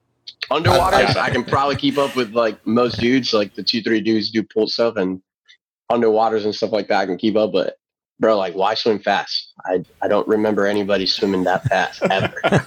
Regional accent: Puerto Rico; I'm from Puerto Rico. I'm like, we swim.

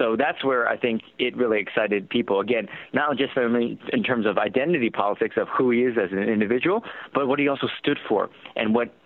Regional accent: California, United States; I'm fourth generation Chinese American, born and raised in Silicon Valley

